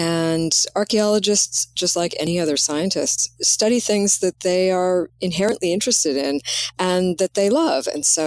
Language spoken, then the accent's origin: English; California, United States; In my particular case, I'm from Southern California. I've always lived in an urban environment.